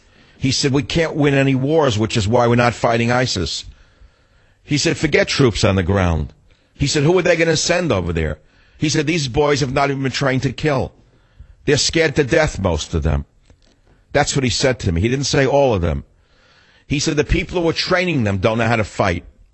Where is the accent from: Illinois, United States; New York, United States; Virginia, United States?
New York, United States; But I'm different. I'm a New Yorker.